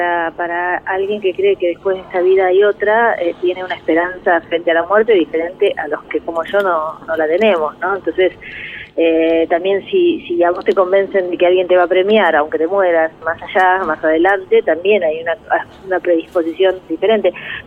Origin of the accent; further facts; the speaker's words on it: Argentina; yo soy argentina y defiendo mi país y hablo bien de mi país